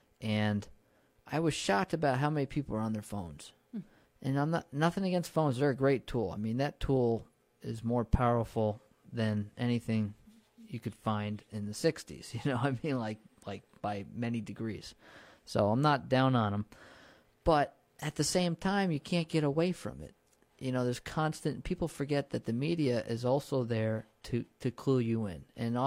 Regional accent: New Paltz, New York, United States; growing up in New Paltz, I used to see a lot of people outside when kids were outside, I think, a lot more.

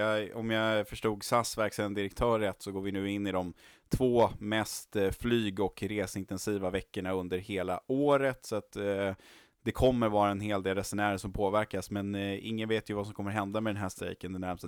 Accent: Sweden; man kan skratta lite åt det som svensk, att ja, men det strejkas alltid i Frankrike och sådär

